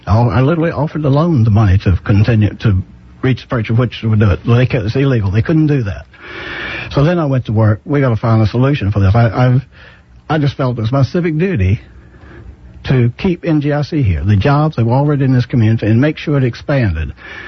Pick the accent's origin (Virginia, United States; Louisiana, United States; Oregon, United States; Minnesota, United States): Virginia, United States; Earlysville; I am the seventh generation in Albemarle County. I was born in Earlysville.